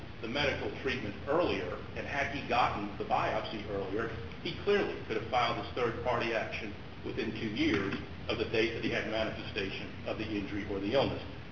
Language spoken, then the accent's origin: English; Houston, Texas, United States; Good morning. … from Houston.